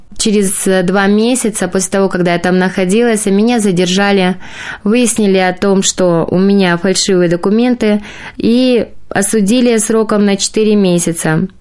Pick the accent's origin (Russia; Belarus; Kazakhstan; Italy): Kazakhstan; Chunzha, Almaty Region; Сама я родом из Казахстана, с Алматинской области, с Уйгурского района, села Чунжи.